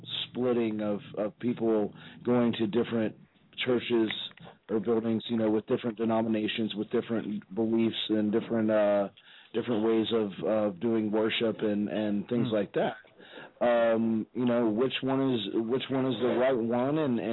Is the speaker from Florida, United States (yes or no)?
no; Tennessee, United States; I'm from Tennessee.